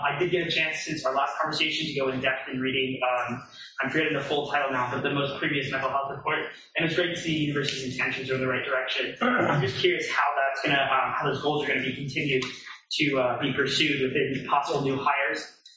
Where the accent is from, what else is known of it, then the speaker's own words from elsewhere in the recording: San Francisco, California, United States; On that point, I will also say I'm from San Francisco. I'm trying to move to New York City after graduation.